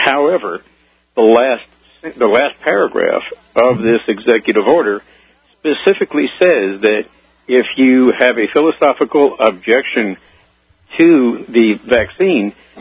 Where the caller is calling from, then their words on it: Austin, Texas, United States; I'm calling from Austin, Texas.